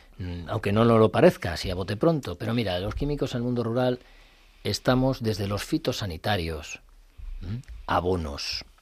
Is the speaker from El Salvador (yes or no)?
no; Madrid, Community of Madrid, Spain; Y sí, soy madrileño, pero me siento profundamente extremeño, verato, de la zona de la Vera. Lo llevo a gala.